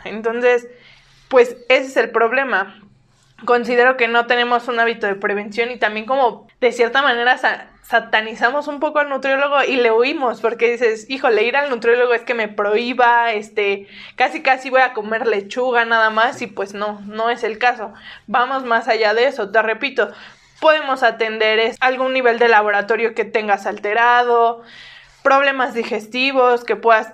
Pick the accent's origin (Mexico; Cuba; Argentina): Mexico; Como todo mexicano bien hecho, dejamos las cosas al último, ¿no?